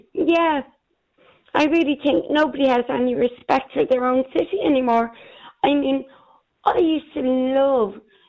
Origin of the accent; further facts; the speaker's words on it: Dublin, Leinster, Ireland; I'm from Dublin, born and bred, and I'm proud of my city.